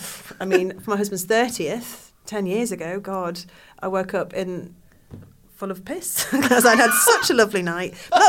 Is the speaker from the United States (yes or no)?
no; United Kingdom; No, because I'm British.